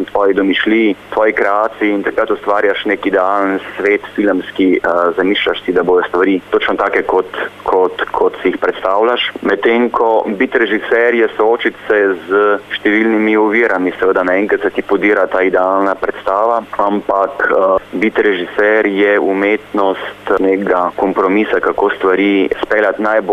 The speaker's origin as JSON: {"language": "Slovenian", "town": "Krško", "region": "Lower Sava", "country": "Slovenia", "tie": "born or raised there", "said": "Jaz sem doma iz Krškega"}